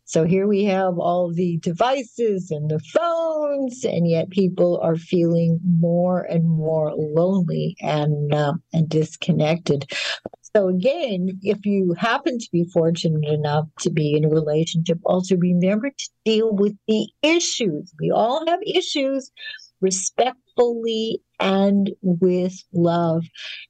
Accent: Winnipeg, Manitoba, Canada; born there; I was born in Winnipeg, Canada, and there was a very nice 25,000 or 30,000 Jewish community.

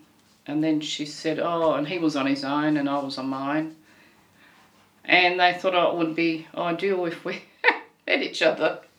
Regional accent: Harbin Vale, South Australia, Australia; A place called Harbin Vale. Mount Barker Junction now.

